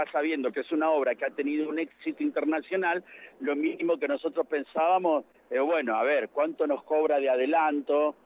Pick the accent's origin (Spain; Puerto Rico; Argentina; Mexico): Argentina; Mendoza; No, señora, somos de acá, de Mendoza.